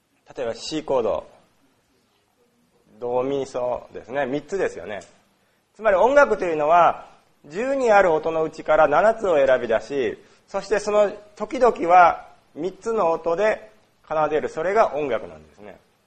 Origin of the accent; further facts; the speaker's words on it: Osaka, Japan; 私大阪出身なんで、大阪弁は喋らない、あんまり喋らないけども、やっぱり大阪弁を聞くとすごい親しみが湧きますし